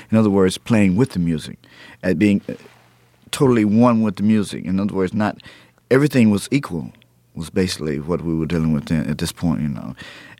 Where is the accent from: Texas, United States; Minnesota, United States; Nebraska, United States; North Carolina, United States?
Texas, United States; I was just happened to be in New York, and I'm from Texas